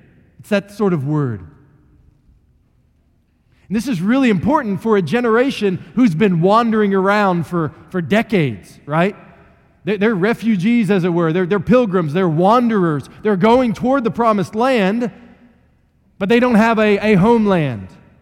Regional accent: West Virginia, United States; I grew up in West Virginia where there are mountains, like big mountains.

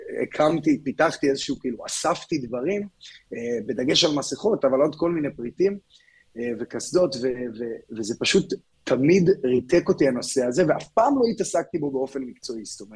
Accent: Rehovot, Central District, Israel; moved away as an adult; now in United States; אני בן 33, גדלתי והתחנכתי ברחובות ושירתי בצבא.

